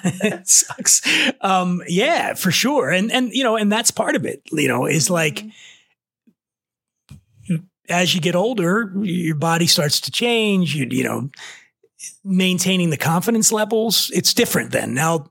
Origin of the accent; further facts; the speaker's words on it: Philadelphia, Pennsylvania, United States; also born or lived in Aspen; Like I'm from Philadelphia. And then after I left Philly, I went to Aspen, Colorado for about 5 years.